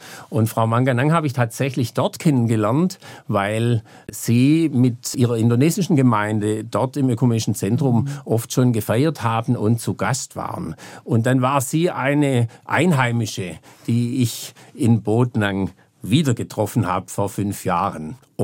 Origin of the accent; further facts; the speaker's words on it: Stuttgart, Baden-Württemberg, Germany; born there; Ich bin zwar in Stuttgart geboren, habe eine Frau aus Brandenburg und war als junger Pfarrer 2 Jahre in Italien gewesen, in einer italienischsprachigen Gemeinde in der Waldenser Kirche.